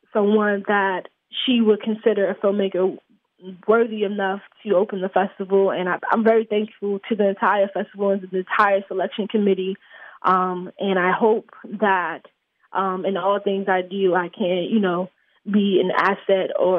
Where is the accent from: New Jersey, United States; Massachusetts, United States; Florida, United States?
New Jersey, United States; Newark; finding out I was from Newark, being from Newark was a deciding factor, like, oh, you're from the hometown, you're from, like, you know, you're from New Jersey